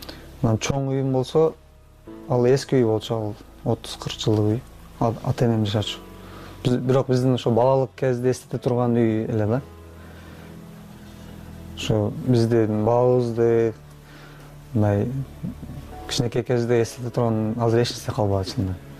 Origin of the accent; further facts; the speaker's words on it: Batken Region, Kyrgyzstan; Бул жака биз өз Баткенден октябрда келдик